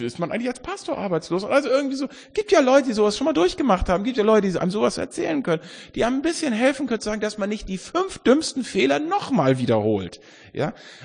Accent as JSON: {"language": "German", "region": "Hamburg", "country": "Germany", "said": "Ich komme ja aus Hamburg, ne?"}